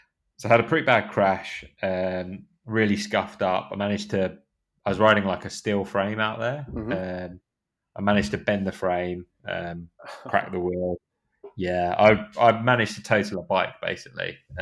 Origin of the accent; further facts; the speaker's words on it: United Kingdom; hot in that time of year, especially for a Brit who's not used to the hot temperatures in February.